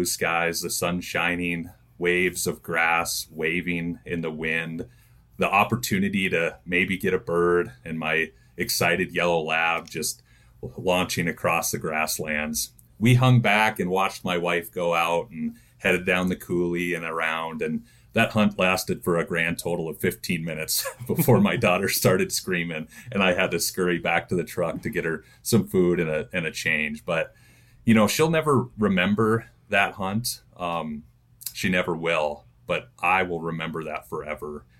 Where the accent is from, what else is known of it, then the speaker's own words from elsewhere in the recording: Helena, Montana, United States; also born or lived in Havre; Born and raised in Helena, Montana. Fell in love with grasslands on the High Line of Montana with my 7 years in Havre, Montana. I miss it. Feel like a traitor coming back to Helena here, away from the High Line. But yeah, Montana native.